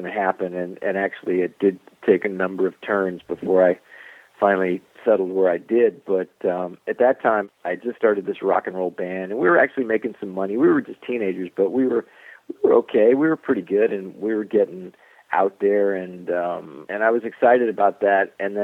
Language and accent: English; Florida, United States; I grew up in South Florida, and when I was 15 years old, I had a rock and roll band in high school